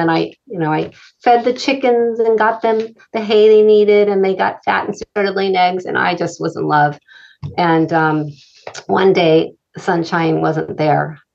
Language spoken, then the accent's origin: English; Pacific Palisades, California, United States; I grew up in Pacific Palisades, went to the market, and everything was wrapped in plastic, right?